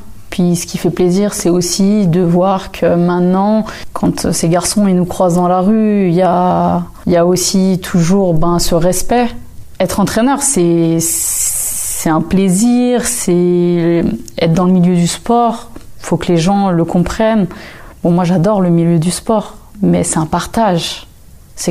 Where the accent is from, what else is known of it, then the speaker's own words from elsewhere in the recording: France; Et moi, je suis française, hein, je viens du foot français.